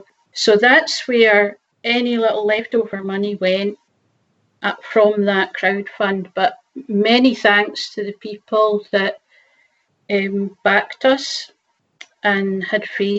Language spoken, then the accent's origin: English; Edinburgh, Scotland, United Kingdom; now in Orkney, United Kingdom; I was born in Edinburgh, 10 Claremaston Drive